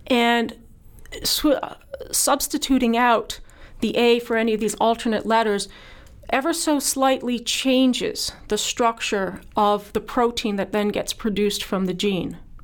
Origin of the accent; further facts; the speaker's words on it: Canada; now in United States; Being a Canadian transplant, however, I was not eligible for a lot of the available funding